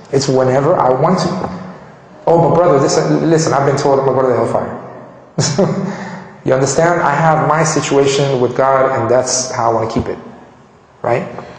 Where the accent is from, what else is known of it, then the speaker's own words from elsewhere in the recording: Colombia; Because he knew I was from Colombia.